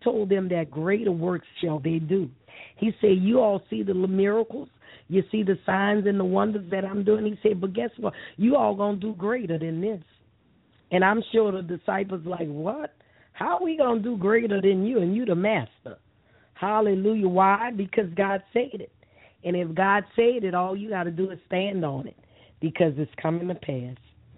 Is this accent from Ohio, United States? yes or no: no; New Orleans, Louisiana, United States; the Lord spoke to my heart to return to my hometown, my native New Orleans.